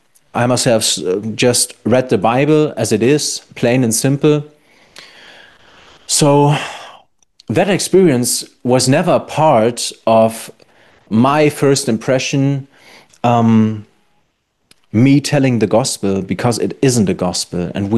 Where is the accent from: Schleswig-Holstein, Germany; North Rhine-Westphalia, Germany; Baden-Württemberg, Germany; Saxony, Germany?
North Rhine-Westphalia, Germany; Kamen; we grew up in Kamen, and at the main center of Kamen, there's a big skate park.